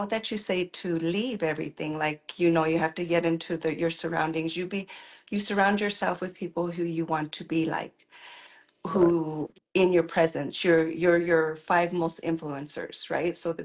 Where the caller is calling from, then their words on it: Salt Lake City, Utah, United States; Utah, Salt Lake City.